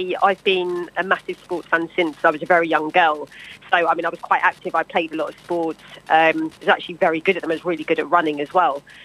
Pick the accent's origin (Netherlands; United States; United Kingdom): United Kingdom; I feel really proud being a British Asian woman working within the sports industry